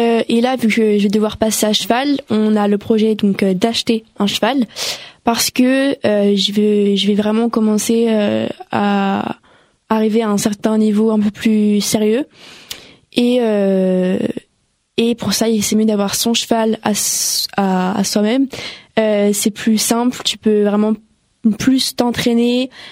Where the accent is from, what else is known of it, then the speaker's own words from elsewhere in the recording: Île-de-France, France; Non, on vient tout du Val d'Oise.